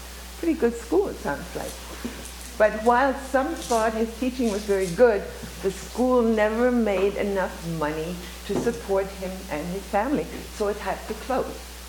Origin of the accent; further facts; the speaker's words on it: Germany; I'm from Germany, so for people there call their grandmas Oma.